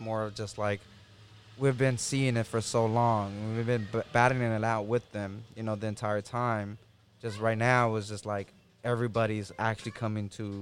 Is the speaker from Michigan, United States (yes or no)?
no; South Central, California, United States; there's more good stuff than bad stuff when growing up in South Central, you know?